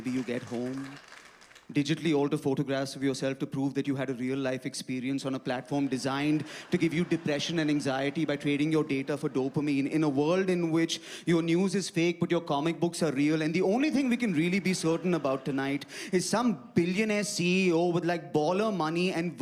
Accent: Mumbai, Maharashtra, India; Listen, I come from Mumbai. There is a monsoon in Mumbai, right?

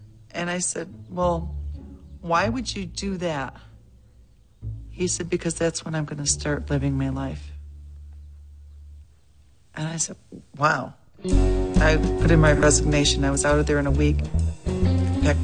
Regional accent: Binghamton, New York, United States; When I grew up in Binghamton, New York, pretty much the only place to work and make money was IBM.

